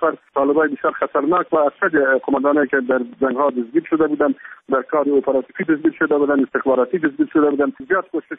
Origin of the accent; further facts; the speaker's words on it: Kunduz, Afghanistan; خورترین شهر ولایت ما ولایت قندوز هستن